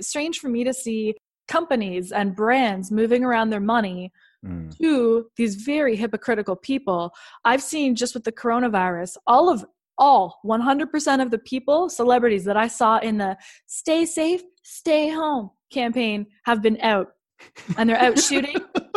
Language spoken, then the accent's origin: English; Canada; I'm from Canada.